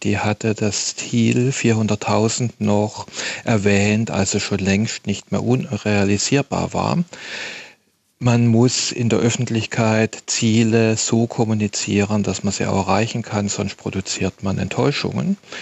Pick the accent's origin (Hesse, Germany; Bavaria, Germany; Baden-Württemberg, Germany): Baden-Württemberg, Germany; Konstanz; aus Baden-Württemberg, in meiner Heimatstadt Konstanz